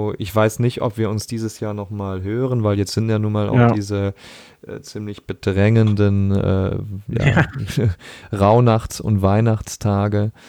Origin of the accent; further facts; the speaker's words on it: North Rhine-Westphalia, Germany; einen meiner besten Freunde in meiner Heimat am Niederrhein